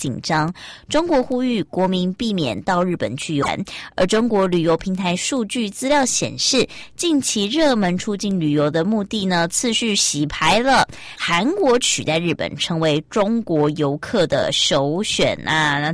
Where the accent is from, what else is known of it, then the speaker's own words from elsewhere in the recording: Taiwan; 他就听到我的口音，他说你是台湾来的、啊？我说哦，对